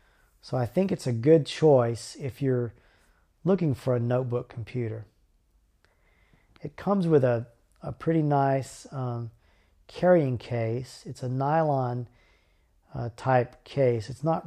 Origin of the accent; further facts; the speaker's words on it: College Station, Texas, United States; And again … from College Station, Texas.